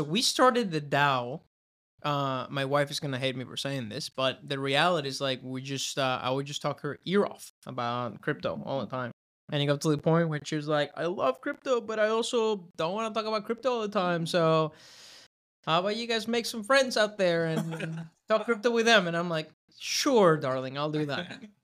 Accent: Austin, Texas, United States; also born or lived in San Antonio / California; finished high school in Austin. So I don't want to say I'm a transplant from California because I was first in Texas and then went to California

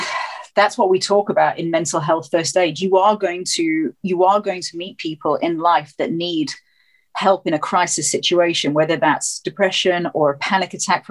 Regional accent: South Africa; you can't go back to South Africa. I'm South African

